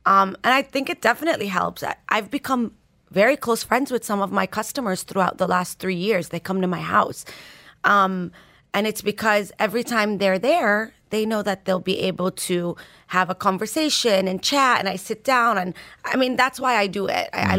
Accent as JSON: {"language": "English", "country": "United States", "tie": "born or raised there", "said": "like, where I grew up in the States, it's totally normal to walk into your local taqueria"}